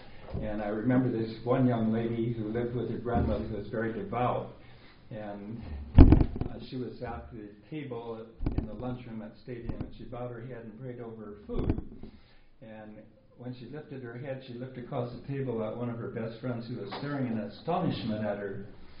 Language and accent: English; Tacoma, Washington, United States; to see bad things happen to your community, like growing up in Tacoma.